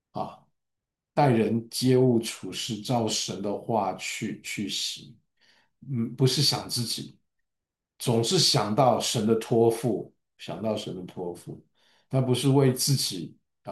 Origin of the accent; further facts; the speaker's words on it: Taiwan; 像那个我们台湾人讲说进那个把你那个肉啊，白切肉啊